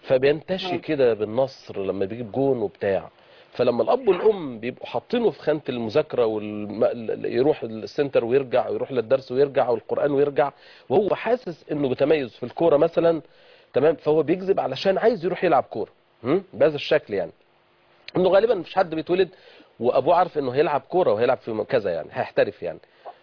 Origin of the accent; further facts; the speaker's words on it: Egypt; على اعتبار ان دي اللعبه الشعبيه الاولى عندنا في مصر